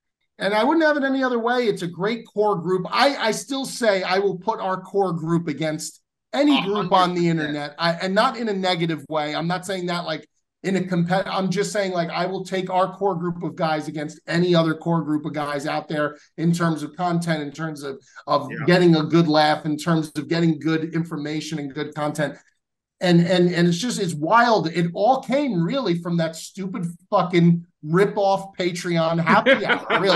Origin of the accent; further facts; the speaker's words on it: New York, United States; Now the Breezy comes to New York, and it comes to my hometown